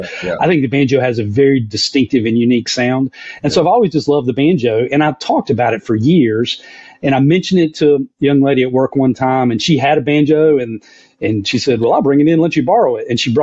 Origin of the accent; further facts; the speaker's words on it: North Carolina, United States; I'm from Western North Carolina, and I have grown up loving bluegrass music.